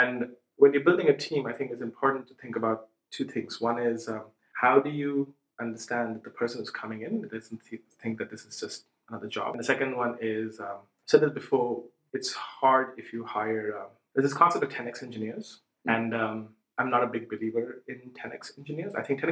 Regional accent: India; also born or lived in San Francisco, United States; now in Europe; When I grew up in India and then moved to San Francisco.

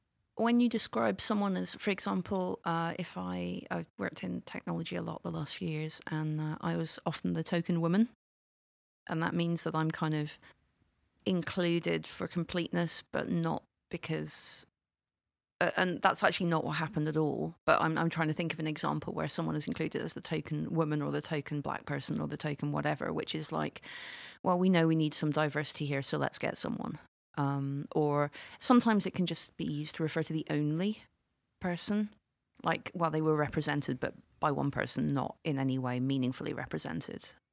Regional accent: Scotland, United Kingdom; Well, the fact that I'm Scottish is a technicality because neither of my parents are Scottish, but I grew up there. I lived there for many, many, many years. I self-identify as being from there.

